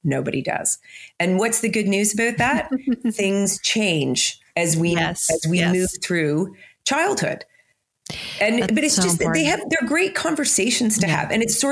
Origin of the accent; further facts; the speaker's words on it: Canada; Like I'm Canadian